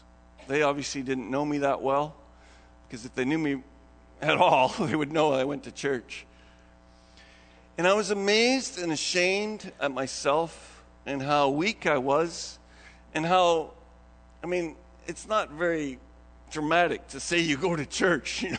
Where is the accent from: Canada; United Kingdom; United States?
Canada; we live in Canada. I'm a Canadian.